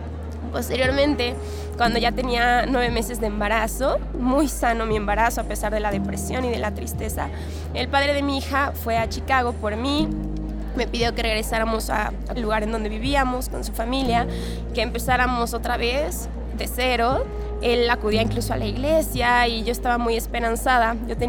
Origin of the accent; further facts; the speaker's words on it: Mexico; soy mexicana, tengo 27 años.